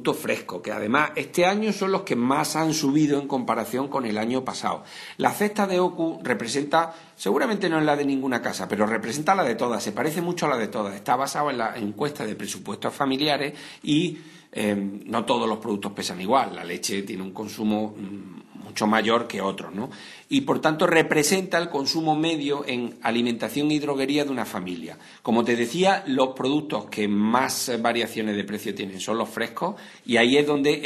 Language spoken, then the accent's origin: Spanish; Granada, Andalusia, Spain; está curiosamente en mi tierra, en Granada.